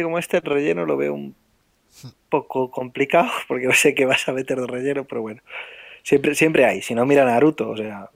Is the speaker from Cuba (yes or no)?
no; Brazil; yo, que además vengo de Brasil